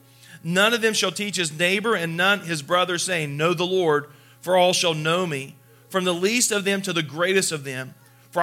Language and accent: English; Ironton, Ohio, United States; I say I'm from Southern Ohio. If you're not from this area, if you're even from Columbus, people are like, oh, you're from Portsmouth. I'm like, no, even further south than that.